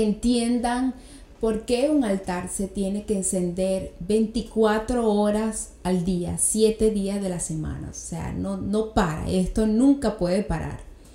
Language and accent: Spanish; Venezuela; yo tenía ya varios años trabajando en mi país, Venezuela